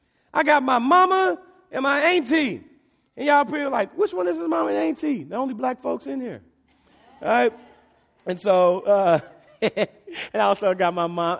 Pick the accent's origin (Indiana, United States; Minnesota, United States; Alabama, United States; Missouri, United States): Missouri, United States; Malden; So I grew up in the Boot Hill, Malden, Missouri. It's a small farming town. And again, in southeast Missouri, it's a town full of rice, cotton, bean, and wheat fields.